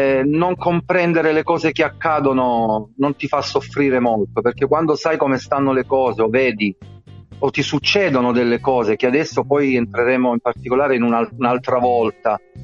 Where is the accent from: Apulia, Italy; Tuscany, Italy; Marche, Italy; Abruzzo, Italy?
Apulia, Italy; Lecce; io sono di Lecce.